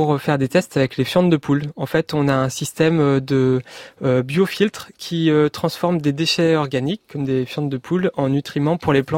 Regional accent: Brittany, France; Je suis breton et je suis ingénieur généraliste.

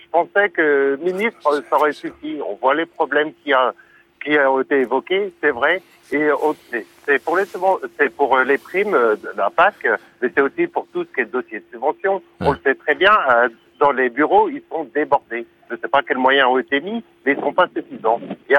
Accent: Brittany, France; Je suis du Finistère Nord

